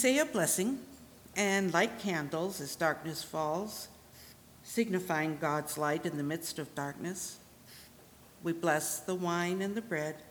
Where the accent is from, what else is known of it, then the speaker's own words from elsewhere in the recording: Ithaca, New York, United States; born there; I was born in Ithaca, New York, sometime after World War II.